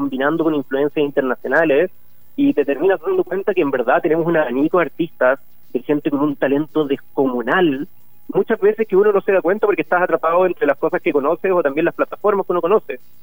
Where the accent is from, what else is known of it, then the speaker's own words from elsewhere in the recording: Santiago, Santiago Metropolitan, Chile; Yo soy de acá, de Santiago, pero prefiero viajar a Valparaíso a hacer esto también